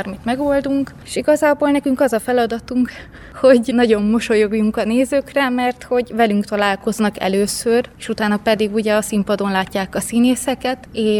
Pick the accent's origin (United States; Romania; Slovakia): Romania; Sfântu Gheorghe, Covasna; Otthon Szentgyörgyön is önkénteskedtem, ott 5 évig.